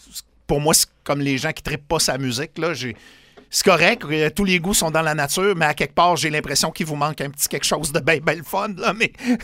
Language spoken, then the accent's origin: French; Saint-Fulgence, Quebec, Canada; Moi, quand j'étais jeune, on était à air ouverte chez nous à Saint-Fulgence.